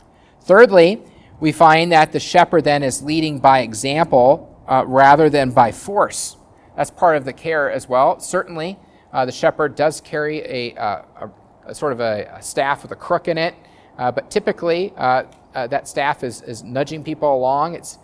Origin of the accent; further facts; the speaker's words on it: Nebraska, United States; it's just because I'm from Nebraska, which has a lot of livestock